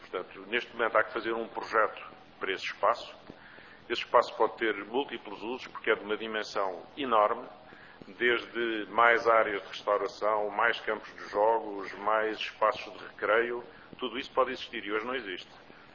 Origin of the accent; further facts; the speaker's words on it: Lisbon, Portugal; Eu nasci em Lisboa, sempre vivi em Lisboa. Normalmente vivi sempre com vista para o rio